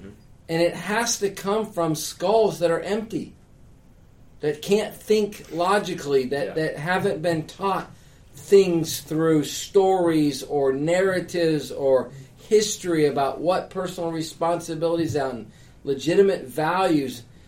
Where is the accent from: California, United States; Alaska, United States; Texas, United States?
Texas, United States; know, I'm from the great state of Texas.